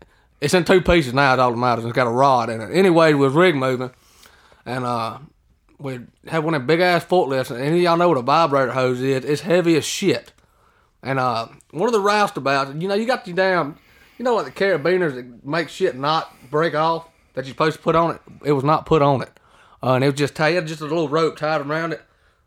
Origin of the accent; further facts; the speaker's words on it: Mississippi, United States; Well, I'm from a lot of y'all know that I'm from Mississippi. All right. Nanawea. And I know y'all don't know what the hell that is or where it is. It's a little bitty town, about 200 people in it. But that's where I lived all my life.